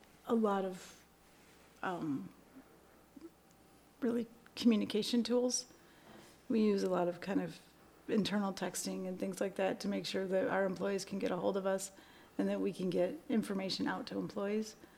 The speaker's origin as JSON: {"language": "English", "town": "Detroit", "region": "Michigan", "country": "United States", "said": "so for me it started actually in automotive as well, because I come from the Detroit area."}